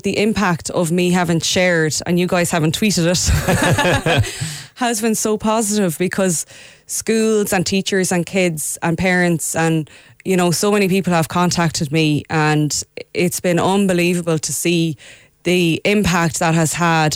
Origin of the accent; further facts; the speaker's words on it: Connacht, Ireland; when I was 11, growing up in Mayo, 1990s Ireland, this was absolutely impossible.